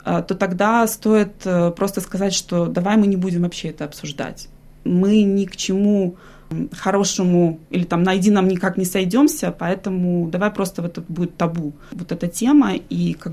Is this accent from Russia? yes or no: no; Minsk, Belarus; now in Australia; Я с семьей переехала из Беларуси, из Минска мы приехали в 2017 году.